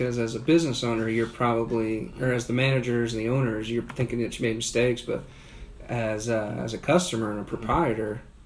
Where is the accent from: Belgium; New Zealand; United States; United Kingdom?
United States; the Dakotas; We're from the Dakotas, right?